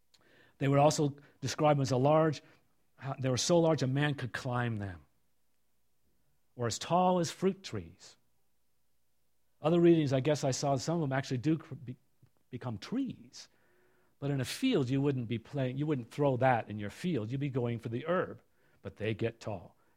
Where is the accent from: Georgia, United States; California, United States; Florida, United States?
California, United States; I grew up in Northern California, south of San Francisco, in a very fertile area. It was called the Peninsula, down where Stanford University is